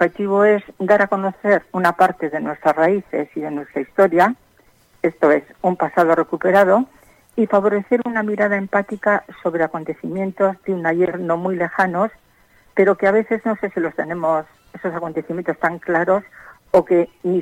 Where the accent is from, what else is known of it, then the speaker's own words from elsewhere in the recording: Plentzia, Basque Country, Spain; born there; now in Bilbao, Spain; nací en Plencia y vivo en Bilbao. Nací en el año 1946, o sea que tengo unos cuantos años